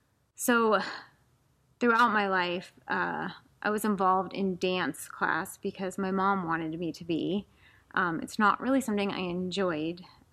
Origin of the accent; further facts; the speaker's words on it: New York, United States; I was born in New York to a Jewish family who practiced their religion when it was convenient for them. And I grew up asking questions about God a lot